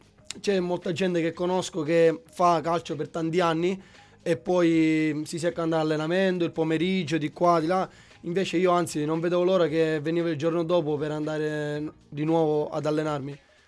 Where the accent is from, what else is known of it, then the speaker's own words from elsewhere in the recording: San Giovanni Galermo, Sicily, Italy; No, sono di San Giovanni Galermo.